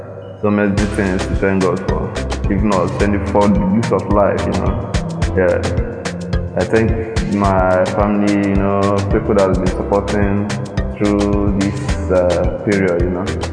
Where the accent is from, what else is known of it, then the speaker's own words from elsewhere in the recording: Nimo, Anambra, Nigeria; Yeah, I hail from Nimo, in Ijikwa Kano government area of Anambra State. Yes, I'm Igbo guy.